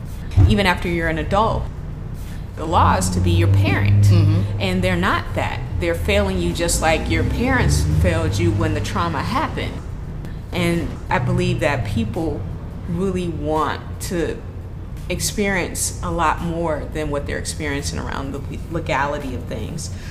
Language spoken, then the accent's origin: English; Las Vegas, Nevada, United States; now in Bay Area, United States; I'm originally from Las Vegas, Nevada, moved to the Bay Area in 1994.